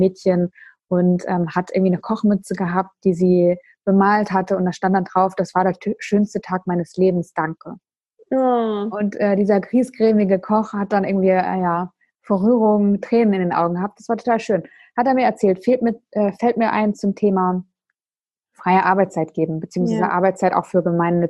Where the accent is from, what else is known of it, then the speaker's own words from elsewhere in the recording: Emden, Lower Saxony, Germany; Ja, also ich komme ja aus Emden.